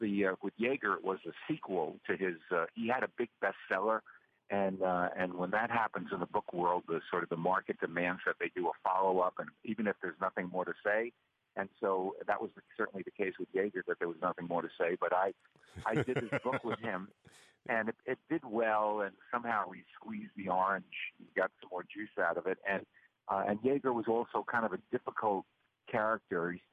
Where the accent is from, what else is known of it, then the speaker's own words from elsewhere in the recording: Bronx, New York, United States; I'm from the Bronx, and he's from Queens. I kind of saw him as a fellow goofy bridge and tunnel guy